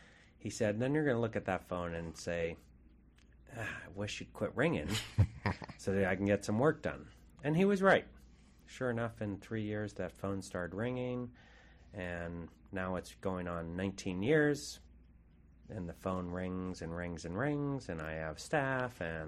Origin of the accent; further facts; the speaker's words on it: Pittsburgh, Pennsylvania, United States; now in Seattle, United States; I moved here from Pittsburgh, PA, in 1983 when Seattle was a nice, livable, fun city, small town.